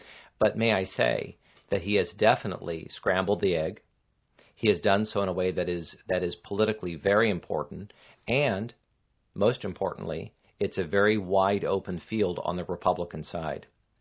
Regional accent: Indiana, United States; a U.S. senator from my home state, Indiana

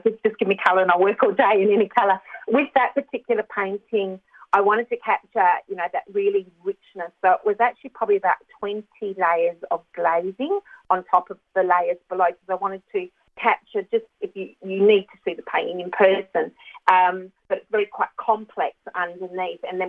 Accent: Dongara, Western Australia, Australia; I'm being from Dongara, you know, in the country anyway.

